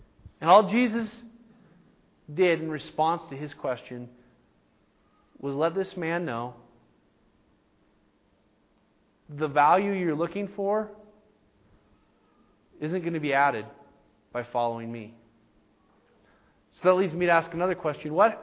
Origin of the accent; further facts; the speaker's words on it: United States; I mean, we grew up in America, the American dream